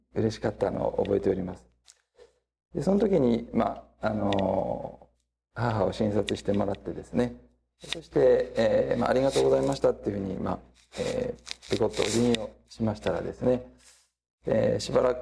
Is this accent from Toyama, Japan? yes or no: yes; Toyama, Japan; 私は先ほどご紹介いただいたように、雪の深い、北陸地方のですね、富山県の出身です。